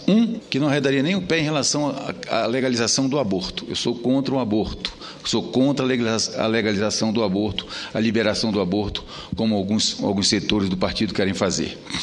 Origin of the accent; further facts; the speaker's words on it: Roraima, Brazil; continuarei lutando pelo pessoal da minha terra de Roraima